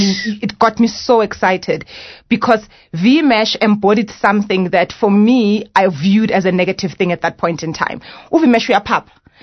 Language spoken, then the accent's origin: English; Soweto, Gauteng, South Africa; So I was born in Soweto, grew up in Orlando West, and really grew up during the time, you know, when the country was transitioning, you know, going from apartheid, going into democracy.